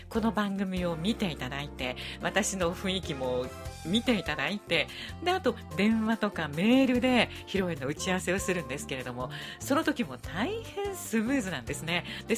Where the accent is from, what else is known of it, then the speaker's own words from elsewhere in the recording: Shiga, Japan; 私はずっと滋賀に生まれて滋賀に育って滋賀に住んでいますけれども